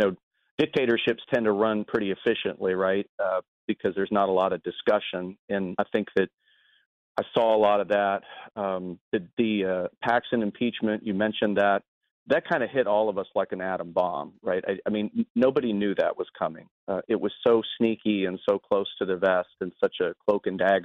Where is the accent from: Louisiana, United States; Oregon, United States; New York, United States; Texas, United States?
Texas, United States; Houston; also born or lived in Minnesota; Yeah, so I was actually born in Minnesota, but I got to Texas when I was 5 years old.